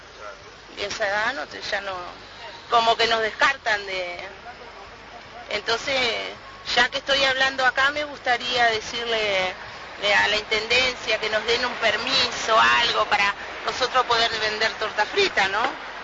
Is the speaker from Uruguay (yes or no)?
yes; Pando, Canelones, Uruguay; Nosotros no, porque somos de afuera, de Pando, pero...